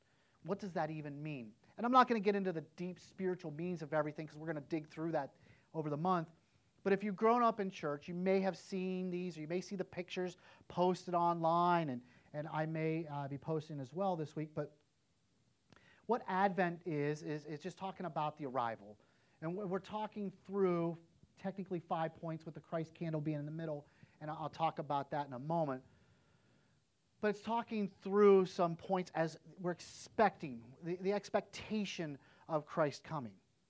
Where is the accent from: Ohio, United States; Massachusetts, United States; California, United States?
Ohio, United States; East Palestine; when I grew up in East Palestine, just down the street, you knew everybody.